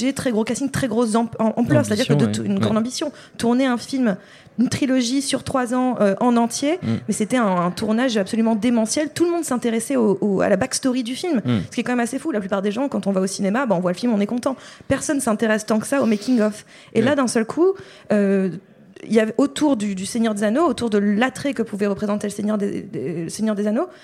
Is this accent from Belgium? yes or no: no; Nord, France; Je ne sais pas pourquoi je l'ai pris, je viens du Nord.